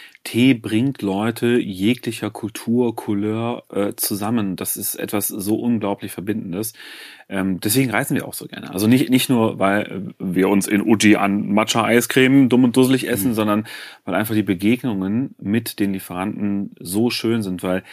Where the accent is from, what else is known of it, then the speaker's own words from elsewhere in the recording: Aachen, North Rhine-Westphalia, Germany; Und dann habe ich mein Praktikum in meiner Heimatstadt Aachen gemacht